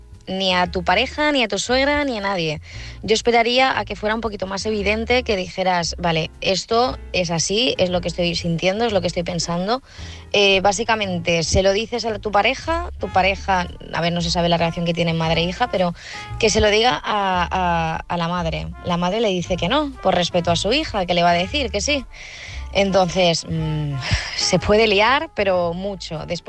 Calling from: Palma de Mallorca, Balearic Islands, Spain; soy de Palma de Mallorca.

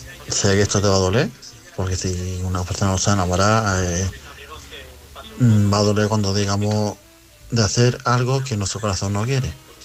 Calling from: Málaga, Andalusia, Spain; de Málaga

